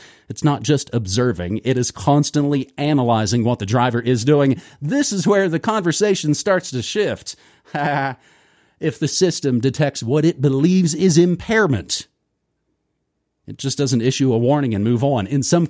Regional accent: East Coast, United States; I'm originally from the East Coast.

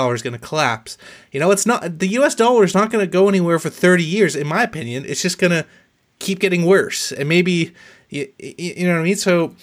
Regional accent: Canada; I'm Canadian too, fellow Canadian

